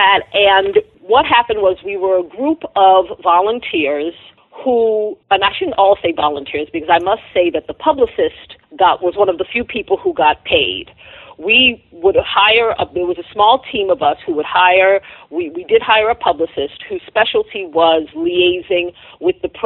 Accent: New York City, New York, United States; also born or lived in Los Angeles, United States; I came back to New York City in 1999, where I'm originally from. I'm born and raised in Chelsea, but after college, I moved out to L.A.

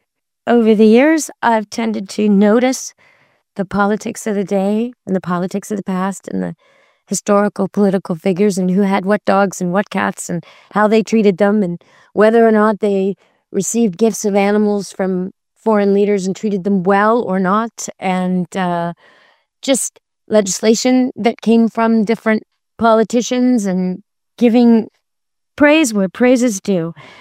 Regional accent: Canada; And as a Canadian watching it from too close but far

